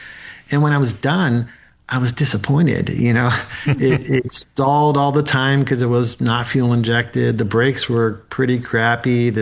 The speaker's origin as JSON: {"language": "English", "town": "Philadelphia", "region": "Pennsylvania", "country": "United States", "tie": "born or raised there", "said": "When I grew up in Philly, and when our cars broke down, we had to fix them, right?"}